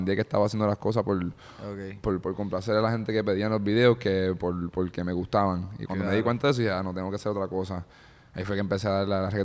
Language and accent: Spanish; Kansas, United States; born there; Yo nací en Kansas.